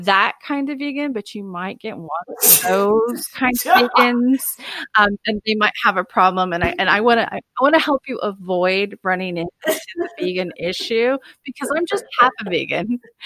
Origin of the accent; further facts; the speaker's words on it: California, United States; growing up in Southern California, Val voice.